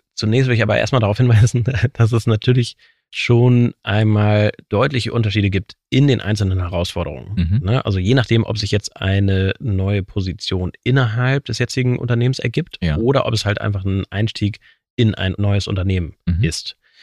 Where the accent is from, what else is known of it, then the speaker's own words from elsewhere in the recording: Hamburg, Germany; Ich bin selber geborener Hamburger, ich bin hier aufgewachsen